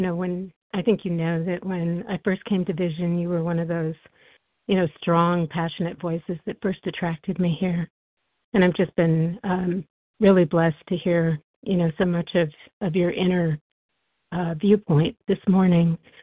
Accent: New Mexico, United States; From New Mexico. I'm a compulsive overeater recovered in New Mexico.

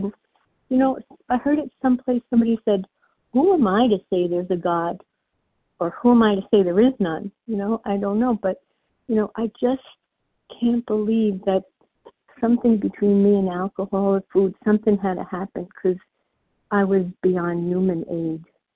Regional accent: New York, United States; accent: New York; now in New Jersey, United States; So I'm calling from New Jersey. I'm just moved here about a year ago. I'm originally from New York, so you can hear me. You hear have the real New York accent.

